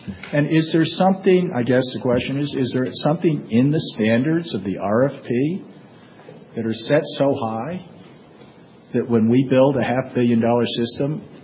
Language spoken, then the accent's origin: English; Takoma Park, Maryland, United States; my hometown of Tacoma Park is a client of this wonderful company, Motorola